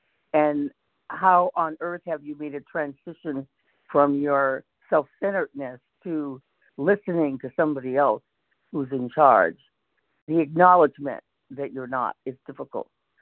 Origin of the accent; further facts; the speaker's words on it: California, United States; Good morning. … from California.